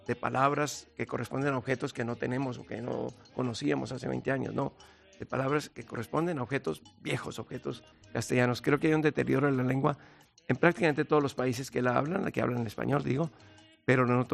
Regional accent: Colombia; No, yo me siento más colombiano, es decir, me siento muy español

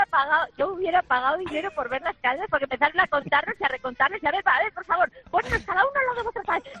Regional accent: León, Castile and León, Spain; Bueno, yo soy de León, que sé que lo conocéis bien

